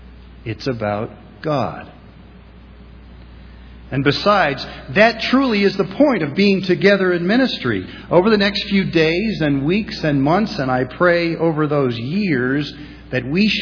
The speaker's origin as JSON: {"language": "English", "town": "Columbus", "region": "Ohio", "country": "United States", "tie": "born or raised there", "said": "that I grew up in Columbus, Ohio, that I worked as a park ranger for 22 years"}